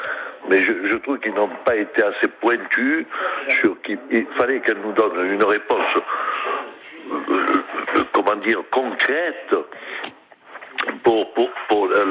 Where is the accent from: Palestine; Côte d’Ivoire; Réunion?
Réunion; La Réunion est française. Nous sommes français.